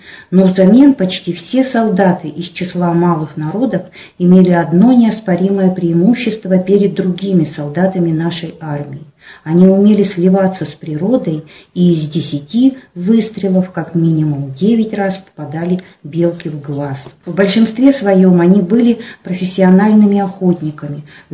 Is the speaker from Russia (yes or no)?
yes; Bodaybo, Irkutsk Oblast, Russia; Этот памятник находится в моем родном городе Бодайбо.